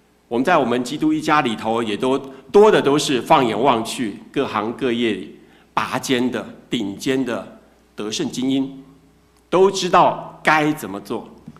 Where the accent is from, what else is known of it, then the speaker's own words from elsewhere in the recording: China; 上个礼拜中秋节刚过，我们中国人的大日子，大家都吃月饼了吗？